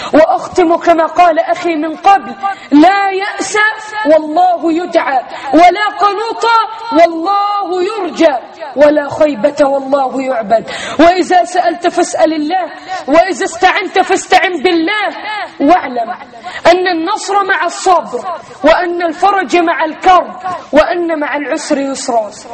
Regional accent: Egypt; بلدنا مصر

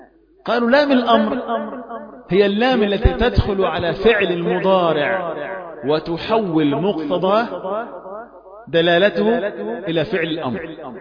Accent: Upper Egypt, Egypt; انا صعيدي والله برضه.

